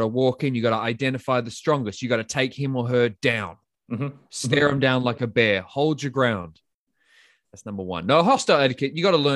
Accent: Australia; Obviously, I've traveled pretty extensively in my home country of Australia.

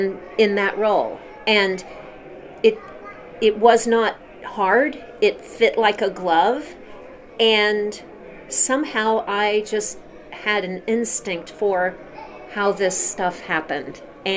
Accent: Mount Vernon, Illinois, United States; Southern Illinois, Mount Vernon. And so at this community college in the middle of a cornfield, I found myself cast in the musical

